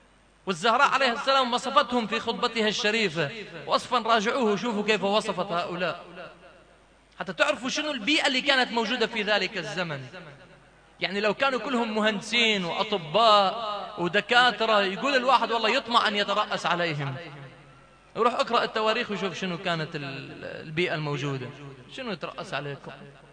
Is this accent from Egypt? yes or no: no; Lebanon; خير إن شاء الله، شنو اللي حصل في جنوب لبنان؟ وأنا لبناني وأعرف ماذا حصل.